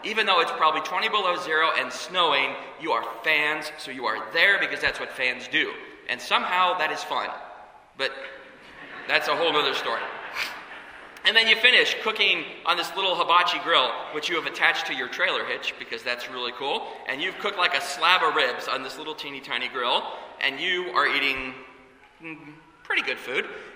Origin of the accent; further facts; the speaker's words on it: Kansas City, United States; I grew up in Kansas City. I love the Chiefs.